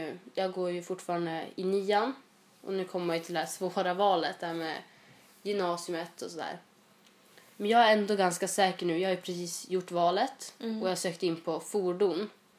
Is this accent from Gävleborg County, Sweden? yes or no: yes; Gävle, Gävleborg County, Sweden; now in Örnsköldsvik, Sweden; och kommer inte riktigt härifrån där vi bor nu. Vi bor ju i Örnsköldsvik, men jag kommer inte härifrån. Jag kommer ifrån Gävle. Jag är snart 16 år